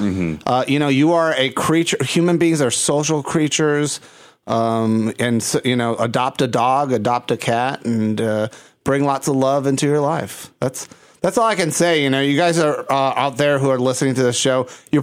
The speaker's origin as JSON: {"language": "English", "country": "Puerto Rico", "said": "And I'm from Puerto Rico."}